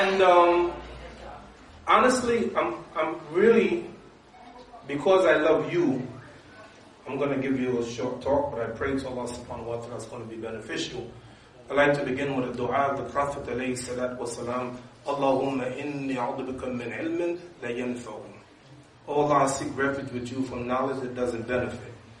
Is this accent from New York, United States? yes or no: yes; New York, United States; I'm from New York. We don't like Boston.